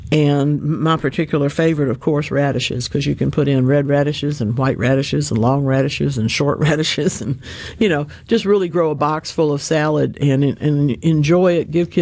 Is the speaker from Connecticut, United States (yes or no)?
no; Louisiana, United States; In my home state of Louisiana, they grow bell peppers by the acre